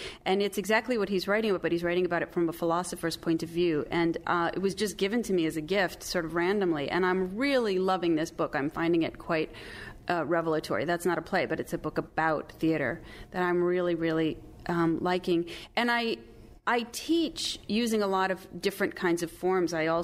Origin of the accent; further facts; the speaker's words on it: Midwest, United States; So I was from the Midwest. I didn't know anything about anything.